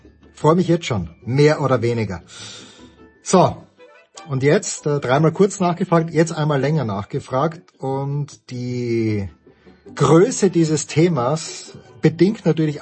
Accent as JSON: {"language": "German", "country": "Austria", "said": "ganz persönlich als Österreicher"}